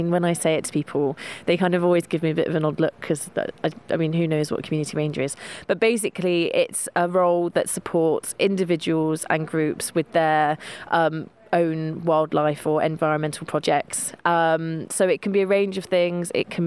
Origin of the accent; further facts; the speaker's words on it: Bristol, South West England, United Kingdom; now in Isle of Man; So I'm originally from Bristol. I moved to the island in May 2022.